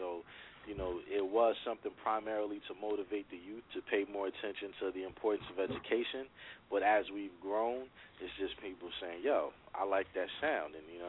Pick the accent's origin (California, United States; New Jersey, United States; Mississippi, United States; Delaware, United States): New Jersey, United States; New Brunswick; I'm from New Brunswick, New Jersey.